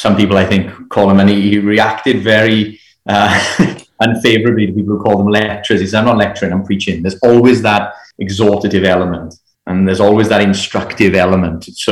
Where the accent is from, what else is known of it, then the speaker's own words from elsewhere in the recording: Port Talbot, Wales, United Kingdom; he went to Port Talbot in Aberavon to the church there, which is my hometown, interestingly enough.